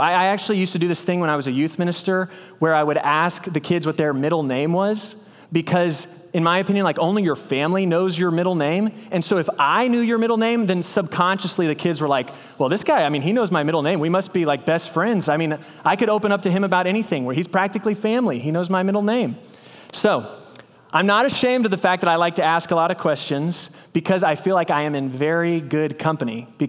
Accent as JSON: {"language": "English", "town": "Belton", "region": "Texas", "country": "United States", "tie": "born or raised there", "said": "I'm a preacher's kid. I grew up in Belton, Texas, and my dad got the preaching job at the Lake Jackson Church of Christ when I was about to be a sophomore in high school. So we moved to Lake Jackson"}